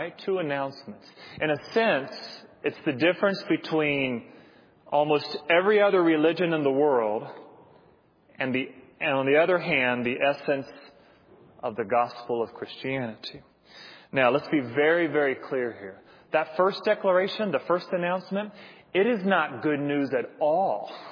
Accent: North Carolina, United States; I grew up in North Carolina and grew up in a church where, by God's grace, there was interaction between the races

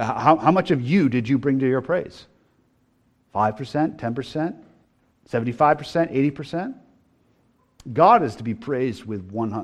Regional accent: New Hampshire, United States; born there; I'm from New England, born in New Hampshire, so I'm a real native.

